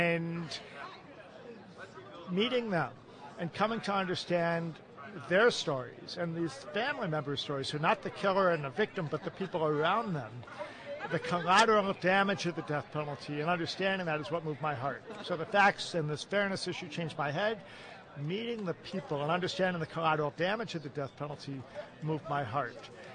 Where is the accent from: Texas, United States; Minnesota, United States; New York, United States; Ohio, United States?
Ohio, United States; I'm from Ohio, is where I grew up